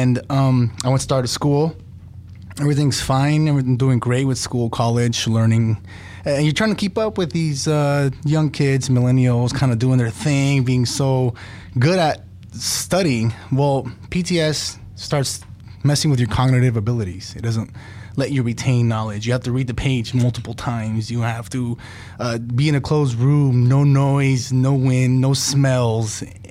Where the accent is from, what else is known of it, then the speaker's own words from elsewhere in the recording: California, United States; Well, yes, well, I'm born and raised in California, so I was lucky to come back home